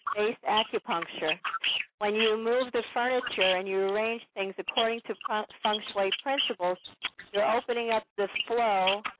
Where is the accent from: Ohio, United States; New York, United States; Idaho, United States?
New York, United States; also born or lived in Anchorage, Alaska; Well, I used to live in Anchorage, Alaska. I'm from New York